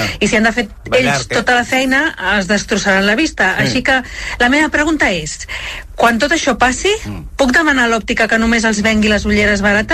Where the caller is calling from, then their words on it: Tiana, Catalonia, Spain; de Tiana.